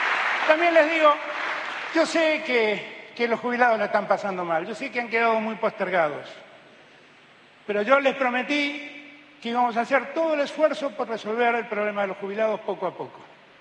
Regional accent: Argentina; Somos todos los argentinos los que ayudamos a hacer eso.

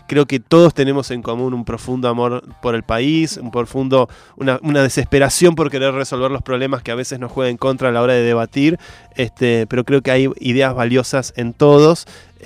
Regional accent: Buenos Aires, Argentina; la casa donde yo crecí, en Recoleta

